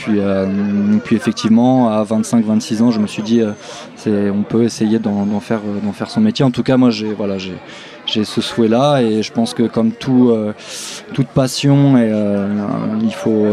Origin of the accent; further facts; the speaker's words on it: Netreville, France; donc moi je suis un enfant de Netreville, donc je suis né à Netreville, j'ai passé toute ma jeunesse ici.